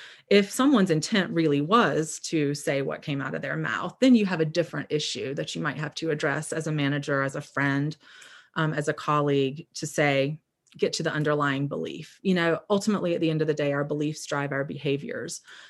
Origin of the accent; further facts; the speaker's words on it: the South, United States; accent: twang; I think a lot of us, and I grew up in the South, if you hear the twang, so I know how it is to have catchphrases, sayings, just language that you inherited growing up